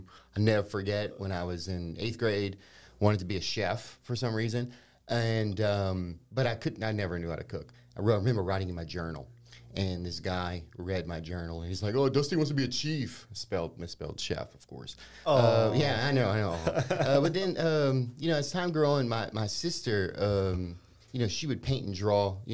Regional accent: Youngsville, United States; Grew up in Youngsville. Love Youngsville. Youngsville's so awesome. Went to Green Tea Linden, then Youngsville Middle, and then I think we moved when I was like 12.

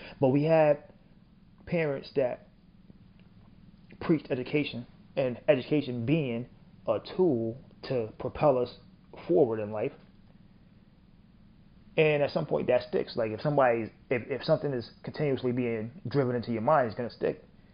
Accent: Northeast, United States; I was born and raised in the Northeast of the United States, but my family is deep-rooted in the South, Southeast.

